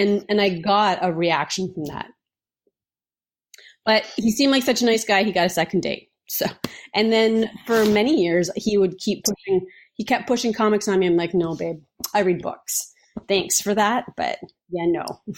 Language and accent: English; Belleville, Ontario, Canada; now in Windsor, Canada; I grew up in Belleville, Ontario, which is across from the lake from Syracuse kind of area. Mm-hmm. And but now I'm in Windsor, which is across from Detroit.